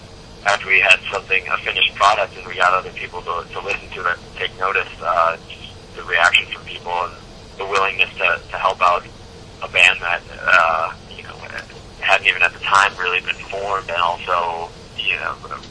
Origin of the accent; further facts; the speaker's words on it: Wisconsin, United States; also born or lived in Minneapolis; now in California, United States; Like I said, I'm from Wisconsin